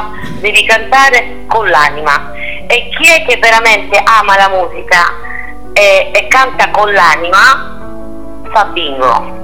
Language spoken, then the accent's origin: Italian; Aci Castello, Sicily, Italy; sono di Acicastello è un paesino, il paesino del Berga, dove nascono i faraglioni, nasce di Sera Lachea, il castello di Acicastello, quindi sono cresciuta in questo paesino, per un po' le mie radici